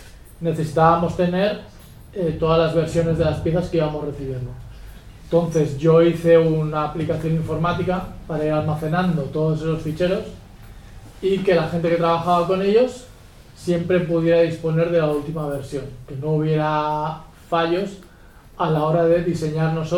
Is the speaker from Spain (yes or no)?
yes; Barcelona, Catalonia, Spain; moved away; yo soy una persona que no he nacido aquí, vengo de Barcelona y llevo viviendo aquí alrededor de unos 15 años más o menos.